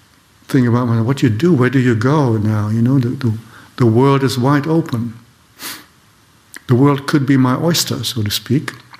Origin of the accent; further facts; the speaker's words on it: Switzerland; first language German; English is a second language; now in United States; And I feel very much connected with the environment in German part of Switzerland. That's my native language also, so all the teaching and so forth happens there, or most of it, not all of it, happens in German. And so I want to return